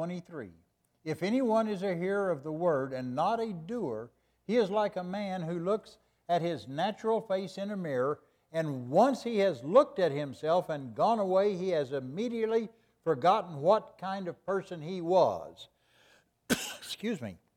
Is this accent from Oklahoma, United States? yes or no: yes; Oklahoma, United States; also born or lived in Arkansas; Back in Arkansas, yeah, I grew up in Oklahoma and Arkansas. I grew up in Oklahoma. My grandparents lived in Arkansas.